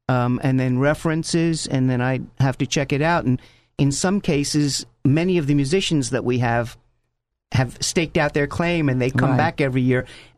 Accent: New York, United States; I'm from New York.

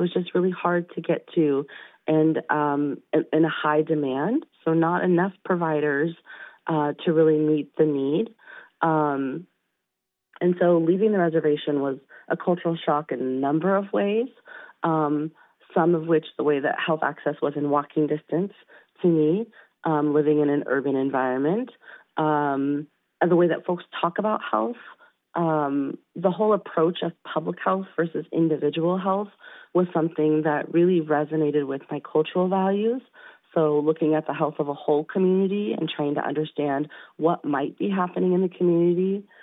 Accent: California, United States; Yeah, I'm a member of the Yurok tribe. I grew up on the Klamath River in Humboldt County, about a quarter mile from my ancestral village of Shragon. It's really interesting because I grew up very rural.

